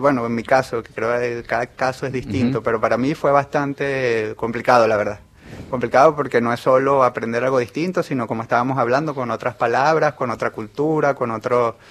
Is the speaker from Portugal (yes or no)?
no; Venezuela; cuando llegué, como todo venezolano que llega, empecé a repartir currículums por todos lados